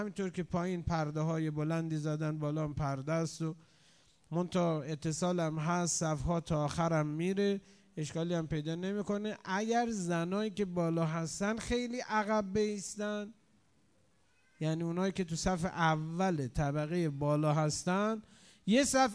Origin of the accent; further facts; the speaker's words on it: Iran; به دلیل این که ما ایرانی هستیم